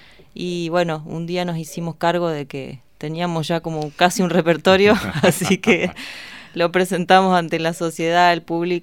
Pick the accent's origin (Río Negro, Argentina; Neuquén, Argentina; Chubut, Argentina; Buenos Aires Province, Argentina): Neuquén, Argentina; nací en Neuquén y ahí vivo, me formé y vivo ahí.